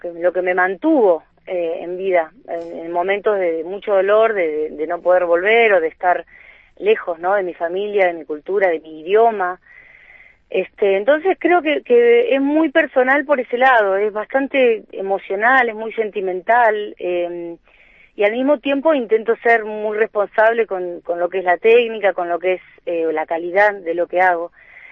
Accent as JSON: {"language": "Spanish", "town": "Bariloche", "region": "Río Negro", "country": "Argentina", "tie": "born or raised there", "also_born_or_lived": "Buenos Aires / Switzerland", "said": "Sí, yo nací en Buenos Aires, pero de muy chiquitita. Mis padres nos trajeron acá a Bariloche con mis hermanos, así que yo tengo, desde que tengo uso de razón, digamos, soy de Bariloche."}